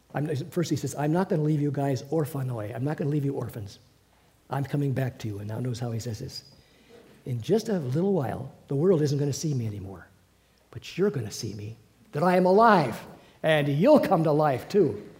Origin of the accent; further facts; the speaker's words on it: East Hollywood, California, United States; born there; I was born in East Hollywood, in the Atwater Village area, and just a few miles from the most alive Presbyterian church on the planet